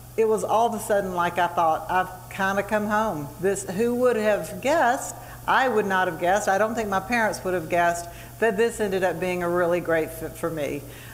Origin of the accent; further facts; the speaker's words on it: the South, United States; that I was raised in the South, and by very traditional parents